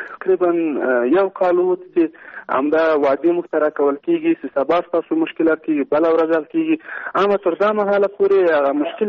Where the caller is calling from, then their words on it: Kabul, Afghanistan; د مرکز کابل نه تاسو سره تماس کړم.